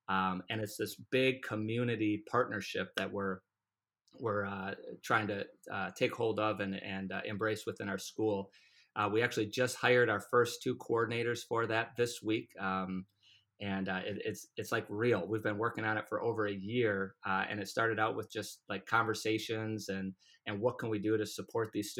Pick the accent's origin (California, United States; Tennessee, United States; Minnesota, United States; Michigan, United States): Minnesota, United States; I'm from Minnesota and we live very close to Minneapolis.